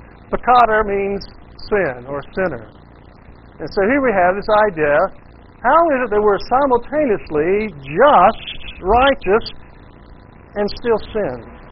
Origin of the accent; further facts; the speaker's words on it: the South, United States; accent: southern; And I always like to mix in my southern accent with Latin.